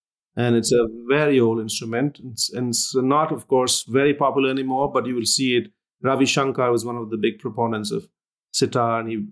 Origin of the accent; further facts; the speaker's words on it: India; also born or lived in Calcutta; I grew up in India in a small town, Balranchi, which is in the eastern side. I was born in Calcutta, which is a major city.